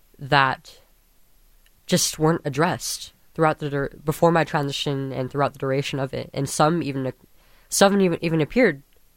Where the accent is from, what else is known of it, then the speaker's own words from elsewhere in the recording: Antigua & Barbuda; now in United States; Yeah, I'm in the Central Valley area in the San Joaquin Valley. I'm from Antigua.